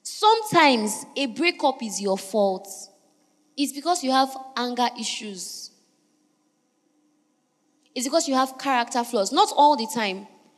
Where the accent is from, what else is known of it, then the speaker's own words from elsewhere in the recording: Niger Delta, Nigeria; And I'm from Niger Delta.